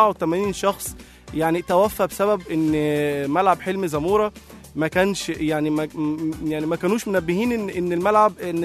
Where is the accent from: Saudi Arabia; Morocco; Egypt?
Egypt; ده برضو من ضمن الحاجات برضو الازمات اللي حصلت في فبراير عندنا في مصر